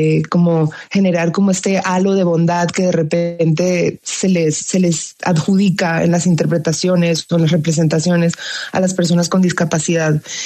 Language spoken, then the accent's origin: Spanish; Colombia; obviamente soy colombiana, soy paisa, soy costeña, siempre he tenido como esa dualidad de identidades. Ahora ya no es dualidad, ahora hay más. Y ahora se sumó el norte de México